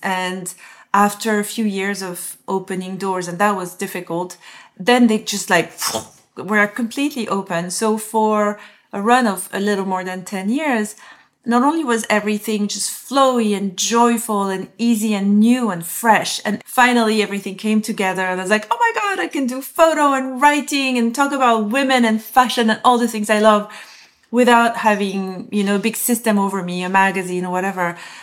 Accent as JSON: {"language": "English", "country": "France", "tie": "born or raised there", "moved": "as an adult", "said": "as a French woman, I grew up in France. I left France when I was in my early 30s."}